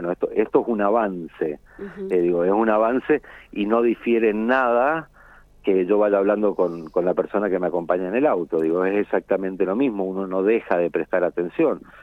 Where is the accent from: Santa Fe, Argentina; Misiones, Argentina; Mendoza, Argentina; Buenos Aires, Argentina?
Mendoza, Argentina; San Rafael; Porque yo no soy de Mendoza, yo soy de San Rafael. Entonces yo cada vez que voy a Mendoza y tengo que ir a algún lugar que no conozco